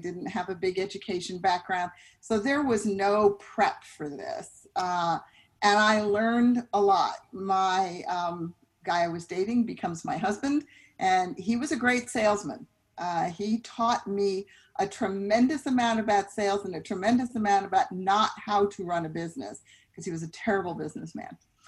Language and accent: English; New York, United States; moved away as an adult; now in California, United States; But I am a born and bred New Yorker, and it's funny, I still think of myself as a New Yorker, but I've lived here twice as long as I lived there.